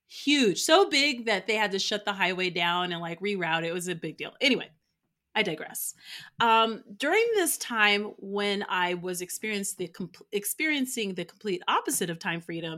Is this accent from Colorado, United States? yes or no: yes; Boulder, Colorado, United States; now in Denver, United States; I live in Denver, but I was working in a city called Boulder. I grew up in Boulder, so I didn't want to live there again.